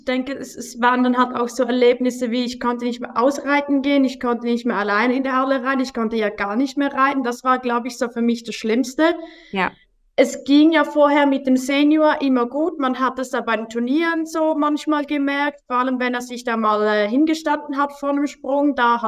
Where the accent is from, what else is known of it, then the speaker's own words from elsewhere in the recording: Zurich, Switzerland; Ich bin 32 Jahre alt. Ich komme aus der Schweiz in der Nähe von Zürich.